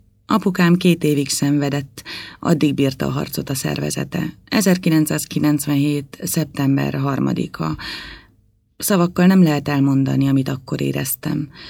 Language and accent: Hungarian; Tiszaújváros, Borsod-Abaúj-Zemplén, Hungary; born there; 17 éves. Még a régi Leninvárosban születtem, ma már Tiszaújváros.